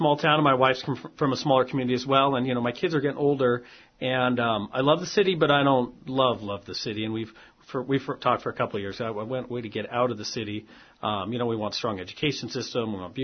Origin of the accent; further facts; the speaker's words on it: Philomath, Oregon, United States; Now, I grew up out in Corvallis area, a little town called Philomath, a logging community out there is where I grew up